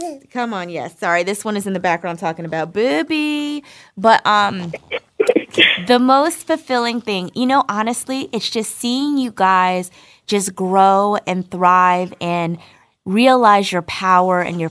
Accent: Linden, New Jersey, United States; I went by to see our old house in Linden, on Linden Avenue in New Jersey.

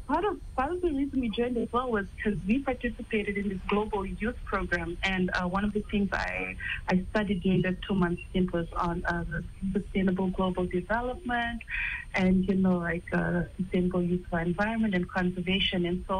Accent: Sigatoka, Western Division, Fiji; born there; I was born right here in Fiji, in the town of Singapoka, which is pretty much rugby country in Fiji. Strong Christian family background, grew up Methodist.

